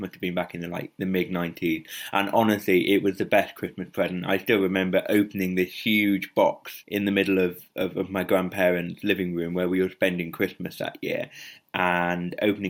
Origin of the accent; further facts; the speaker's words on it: Wales, United Kingdom; I grew up in South Wales and a very happy childhood.